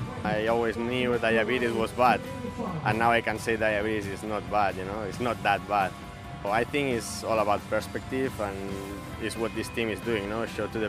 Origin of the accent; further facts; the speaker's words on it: Spain; from Spain